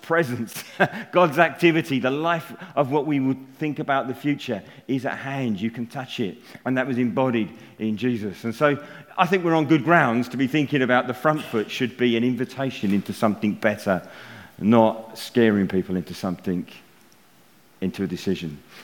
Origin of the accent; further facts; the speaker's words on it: Folkestone, South East England, United Kingdom; Because we come from Folkestone originally, Wendy and I. I know you all think I'm from London because of my accent. But actually, we grew up in Folkestone.